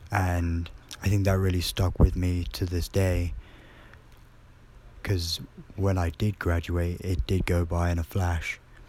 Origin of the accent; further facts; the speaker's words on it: United Kingdom; as a Brit myself going to America, it did help me a lot.